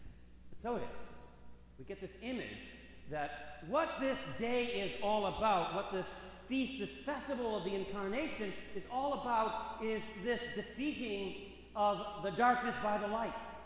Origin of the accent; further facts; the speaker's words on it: Minneapolis, Minnesota, United States; I grew up in the Cathedral Church of St. Mark's in Minneapolis, Minnesota, and we're talking the bleak midwinter in Minneapolis, right?